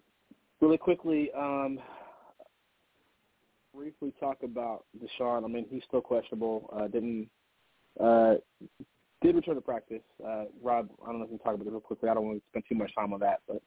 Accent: Indiana, United States; I'm from Indiana, so I know how pretty big that has impacted just the icon in the sport.

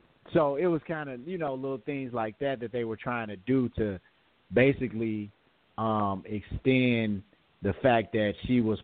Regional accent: United States; There's a certain experience that comes with being a black American that we can all relate to.

